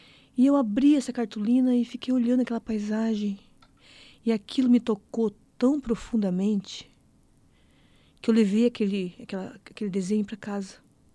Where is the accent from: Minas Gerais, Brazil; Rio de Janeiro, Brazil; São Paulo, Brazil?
São Paulo, Brazil; São Lourenço da Serra